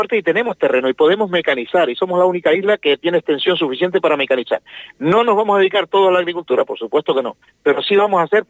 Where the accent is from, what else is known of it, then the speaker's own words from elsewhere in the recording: Toto, Canary Islands, Spain; yo soy de un pueblo ganadero, soy del pueblo de Toto, que me crié, era agrícola ganadero, ahora pues es un pueblo dormitorio de la zona turística